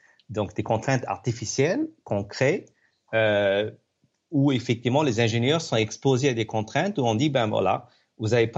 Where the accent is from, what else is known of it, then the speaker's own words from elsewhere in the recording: Pondicherry, Puducherry, India; parce que moi j'ai grandi en Inde, à Pondichéry.